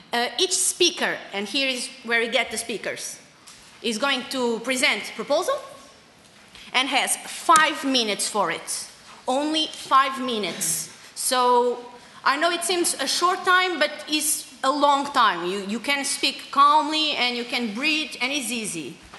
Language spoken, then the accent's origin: English; Portugal; I'm from Portugal.